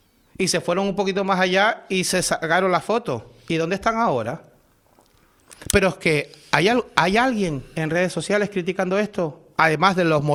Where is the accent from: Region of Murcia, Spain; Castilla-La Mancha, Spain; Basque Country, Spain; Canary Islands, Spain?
Canary Islands, Spain; Somos de Canarias, que es lo mejor.